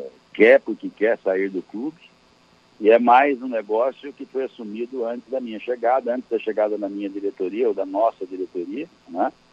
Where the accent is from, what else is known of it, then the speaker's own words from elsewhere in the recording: Campinas, São Paulo, Brazil; also born or lived in Paraná; eu sou nascido no Paraná, mas meu pai era de Campinas, eu vim criança para Campinas, moro em Campinas desde então, há 50 anos, 51 anos.